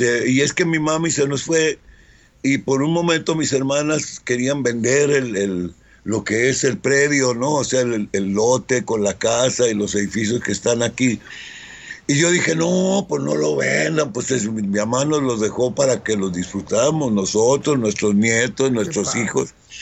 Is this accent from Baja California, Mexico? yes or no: yes; Tijuana, Baja California, Mexico; born there; also born or lived in Mexico City; Tengo 25 años viviendo en la casa que nací aquí en Tijuana.